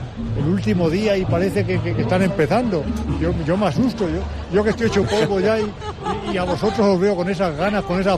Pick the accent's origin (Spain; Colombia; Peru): Spain; Fuenlabrada, Community of Madrid; now in Albacete, Spain; Venimos de Fuenlabrada, de Madrid, vivimos allí. Pero la verdad es que nos consideramos un albaceteño más.